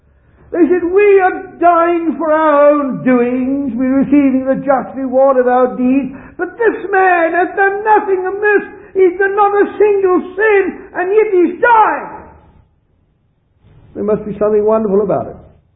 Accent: South Africa; born there; I was born back in South Africa, way in the southern tip of Africa. And I was born of a Roman Catholic mother and an Anglican father.

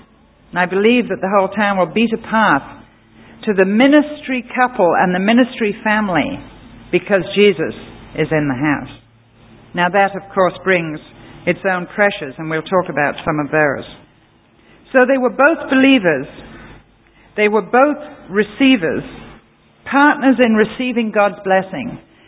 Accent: England, United Kingdom; I'm an English lady and the Englishman's home is his castle in a way that doesn't pertain anywhere else in the world.

